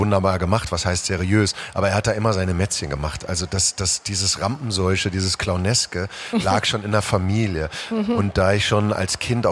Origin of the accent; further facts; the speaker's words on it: Herdecke, North Rhine-Westphalia, Germany; Aber bei uns in Herdecke gab es und gibt es immer noch ein sehr leidenschaftlich geführtes Laientheater. Und da bin ich irgendwann hin.